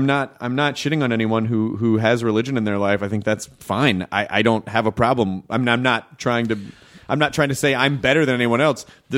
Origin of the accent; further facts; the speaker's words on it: the South, United States; And growing up in the South, there's a giant that's the Bible Belt.